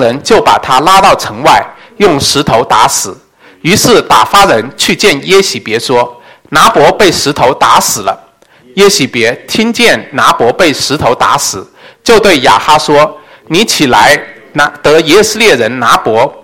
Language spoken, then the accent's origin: Chinese; China; 我们中国人也有许多的历史书